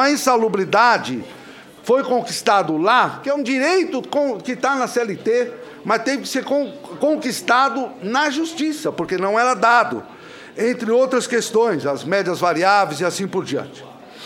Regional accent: São Paulo, Brazil; porque ele é do Rio Grande do Sul, eu sou de São Paulo

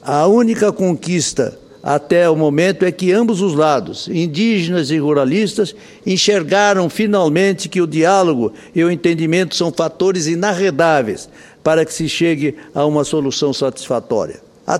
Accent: Mato Grosso do Sul, Brazil; meus amigos lá do meu estado de Mato Grosso do Sul.

